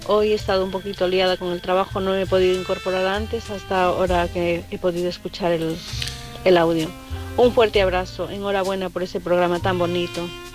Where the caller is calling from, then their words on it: Santiago de Compostela, Galicia, Spain; de Santiago de Compostela. Espero ayudarle en algo al chico.